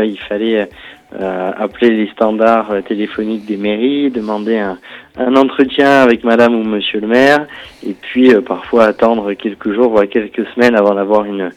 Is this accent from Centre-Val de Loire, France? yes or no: yes; Neuvy, Centre-Val de Loire, France; also born or lived in Vigneux-sur-Barangeon; Et à Neuvy, voilà, où je suis grandi. Où j'ai grandi, mon village, je l'ai quitté à 16 ans pour partir faire mes études à Tours. Et à 18 ans, je suis revenu